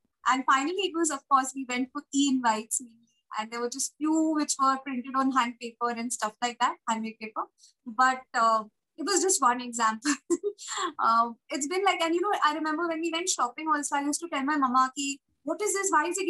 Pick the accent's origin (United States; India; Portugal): India; Kolkata, West Bengal; also born or lived in Uttar Pradesh; I'm from UP, born and brought up in Calcutta.